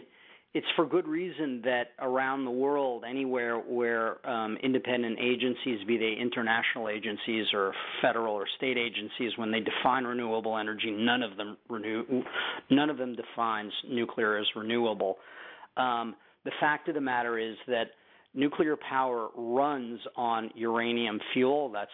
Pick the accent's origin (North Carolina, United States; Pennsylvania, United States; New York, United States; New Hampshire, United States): New York, United States; New York City; I grew up on the Hudson, in New York City